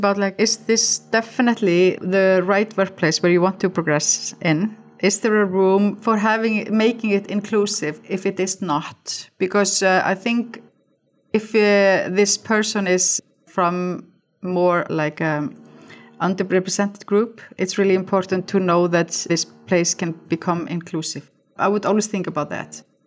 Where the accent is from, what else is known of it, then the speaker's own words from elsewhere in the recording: Iceland; English is a second language; I'm from Iceland, so it's really good infrastructure for me to progress and to enjoy my career